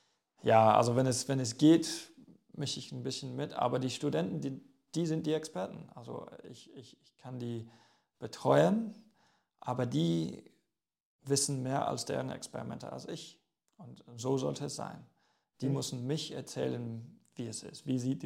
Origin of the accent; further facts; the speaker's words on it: England, United Kingdom; German is a second language; Naja, als Engländer gibt es nur eine Antwort.